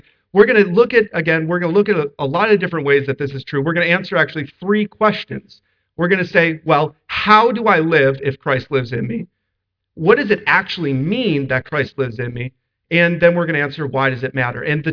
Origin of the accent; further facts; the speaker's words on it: Arizona, United States; In Arizona, I grew up in Arizona and we had a swimming pool